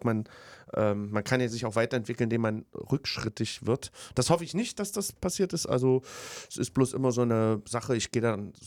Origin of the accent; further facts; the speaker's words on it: Leipzig, Saxony, Germany; aus meiner Heimatstadt, aus Leipzig